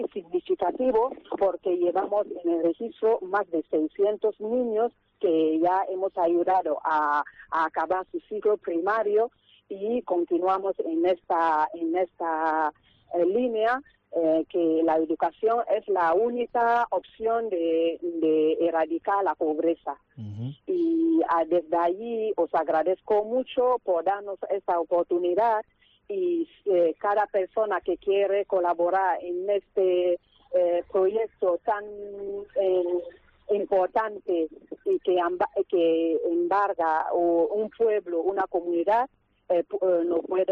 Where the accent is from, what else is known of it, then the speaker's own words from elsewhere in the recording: Melonde, Littoral, Cameroon; En Camerún, en la región del litoral, en el pueblo de Melonde, que es mi pueblo, porque yo crecí en un orfanato